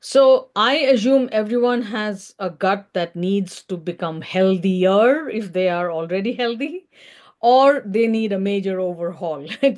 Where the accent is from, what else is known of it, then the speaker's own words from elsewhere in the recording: Mumbai, Maharashtra, India; now in Los Angeles, United States; because I am from originally from Mumbai, which is a big city